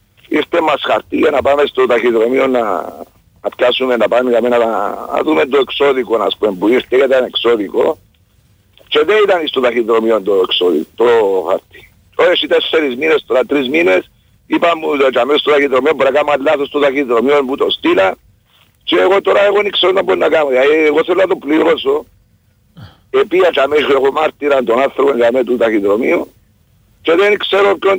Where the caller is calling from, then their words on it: Nicosia, Nicosia District, Cyprus; από τη Λευκοσία, εγώ.